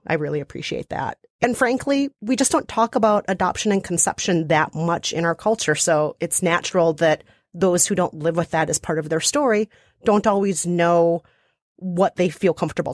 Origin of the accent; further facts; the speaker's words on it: Minnesota, United States; accent: Minnesota; maybe even my beautiful Minnesota accent.